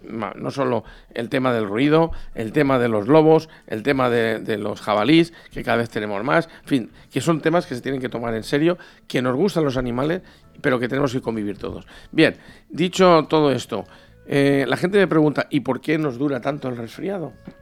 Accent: Valencian Community, Spain; Según eso, pues somos unos bárbaros los valencianos

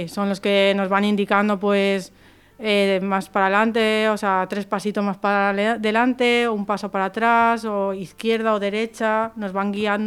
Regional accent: Valencia, Valencian Community, Spain; born there; mi madre era de un pueblo de Andalucía, de Jaén. Yo nací aquí en Valencia

